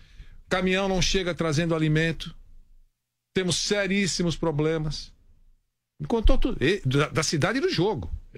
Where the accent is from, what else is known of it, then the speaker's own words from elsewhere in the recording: Brazil; Brasileiro e patriota e corintiano que sou, torcerei fervorosamente.